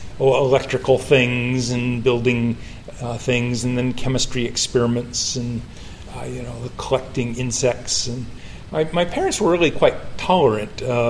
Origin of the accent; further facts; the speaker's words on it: Moscow, Idaho, United States; Moscow, Idaho. Named after the one in Russia.